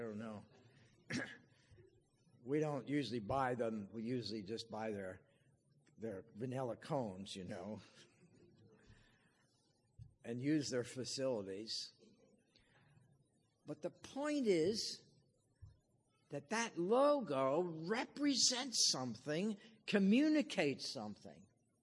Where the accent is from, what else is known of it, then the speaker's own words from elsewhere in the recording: New Jersey, United States; born there; moved away as an adult; now in New England, United States; You know, my wife and I came to New England in 1965. I was born in Jersey, and she was born out in Ohio.